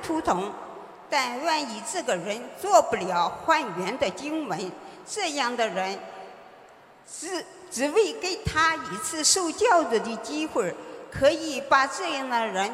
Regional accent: Osaka, Japan; 我是大阪的。

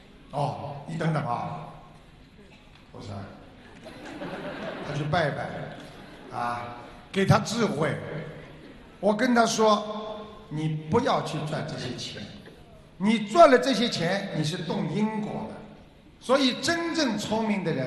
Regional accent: China; 因为我们中国人懂得孝顺，所以我们的文化才能源远流长

